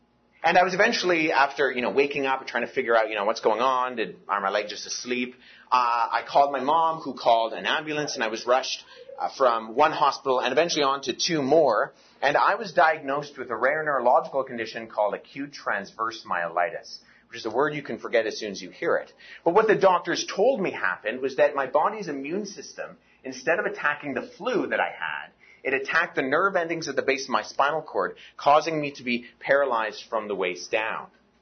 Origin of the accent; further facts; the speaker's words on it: Jordan; also born or lived in Pakistan / Canada; I grew up as a missionary kid. I was born in Pakistan and spent a portion of my childhood in Jordan.